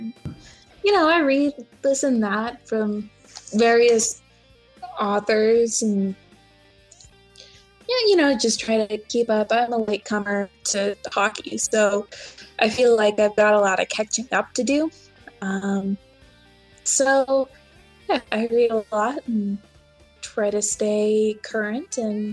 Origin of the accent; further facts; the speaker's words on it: Colorado, United States; I'm from Colorado and grew up in the golden era age.